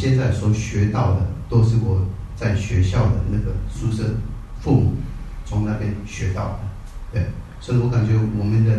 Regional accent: India; 我是那个在印度出生的第二代西藏人，在印度出生，在印度读书，然后在印度长大。

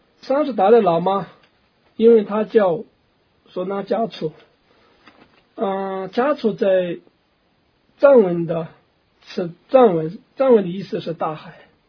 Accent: Tibet, China; 这个等级四个等级里面并没有包括我们西藏人

